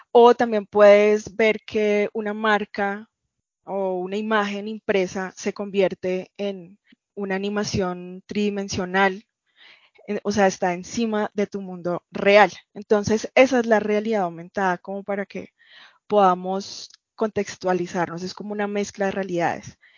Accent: Bogotá, Colombia; se puede decir que soy bien bogotana.

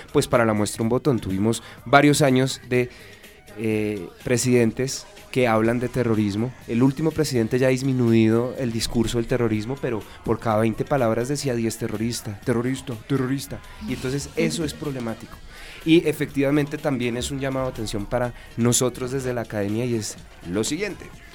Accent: Colombia; todas las personas que habitamos acá en Colombia, y es precisamente lo siguiente: nosotros no conocemos nuestro país

